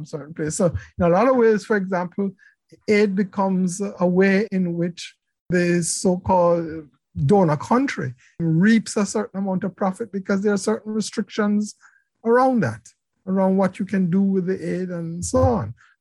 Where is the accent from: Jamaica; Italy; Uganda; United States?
Jamaica; I come from Jamaica